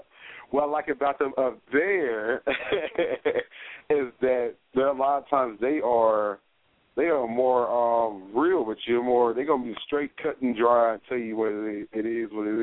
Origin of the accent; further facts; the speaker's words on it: New Jersey, United States; I'm gonna remind you, I am from Jersey, so I will snap your behind.